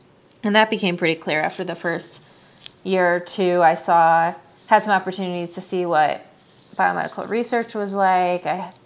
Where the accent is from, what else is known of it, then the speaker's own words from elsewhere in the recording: Michigan, United States; So I grew up in Michigan.